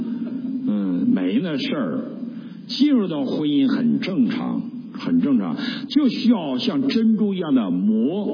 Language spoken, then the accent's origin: Chinese; Northeast China, China; 我是东北人